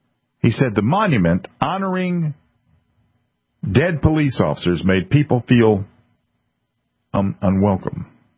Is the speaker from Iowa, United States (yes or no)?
no; South Carolina, United States; the most recent example of this bloodless jihad happened right here in my home state of South Carolina